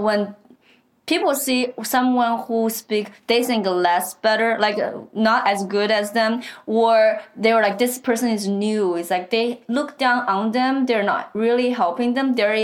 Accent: China; moved away as an adult; now in United States; I was born and raised in China, and I spent my first 21 years in China, finished my undergraduate at Peking University. Then I came to America in 2004, I got my master's degree in computer science at Purdue.

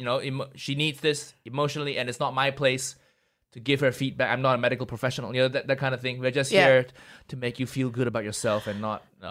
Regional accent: Malaysia; I grew up in Malaysia

